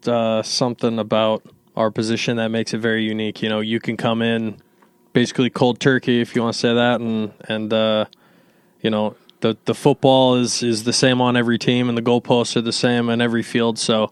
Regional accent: Montana, United States; So, I'm from Montana, though. I've played in plenty of snow games

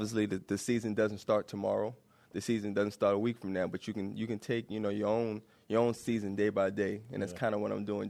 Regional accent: New Orleans, Louisiana, United States; I grew up in New Orleans, and it's just one of those things where, you know, I think, you know, growing up in a city like that makes you tough.

